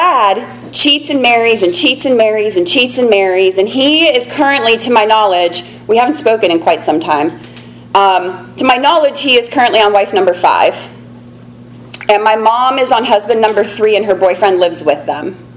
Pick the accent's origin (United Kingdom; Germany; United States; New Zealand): United States; Pittsburgh, Pennsylvania; I grew up in Pittsburgh in, like, a boarded up trap house where I thought, like, a lot of shit was normal that was not normal.